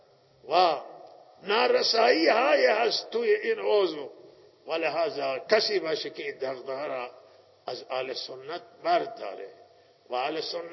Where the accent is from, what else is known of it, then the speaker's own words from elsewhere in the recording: Iran; و ما ایرانیم، ما ایرانیان